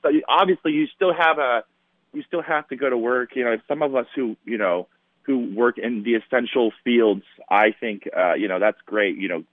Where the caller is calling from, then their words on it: California, United States; Yeah, I'm in California, not in L.A.